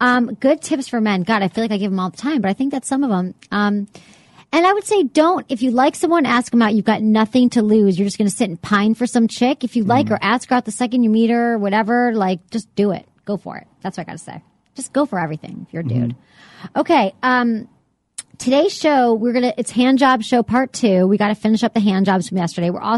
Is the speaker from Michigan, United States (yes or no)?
yes; Michigan, United States; So I just got interviewed. This is something that stressed me out, for my hometown paper, the Detroit Free Press.